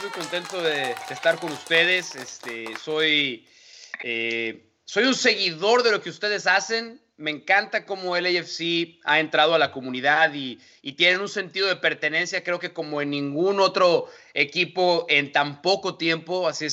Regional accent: San Luis Potosí, Mexico; moved away as an adult; now in Los Angeles, United States; Yo soy de San Luis Potosí. Mañana cumplo 38 años. Mañana es mi cumpleaños. Entonces hace casi 38 años. Y llevo viviendo en Los Ángeles desde el 2015. Cumplí ya 5 años.

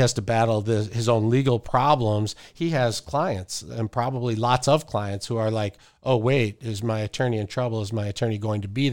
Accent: Detroit, Michigan, United States; I was born and raised in Detroit. I went to school here. When I got married, I brought my wife here, raised my kids here. So Detroit is home.

